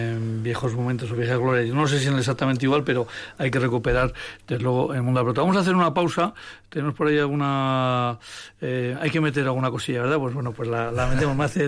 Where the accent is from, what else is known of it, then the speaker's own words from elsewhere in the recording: Laguardia, Basque Country, Spain; este sábado, por ejemplo, llega a mi pueblo, llega a La Guardia.